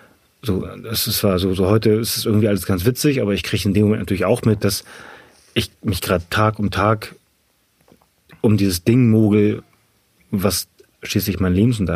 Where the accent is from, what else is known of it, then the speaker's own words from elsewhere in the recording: Ahrensburg, Schleswig-Holstein, Germany; ich komme aus Ahrensburg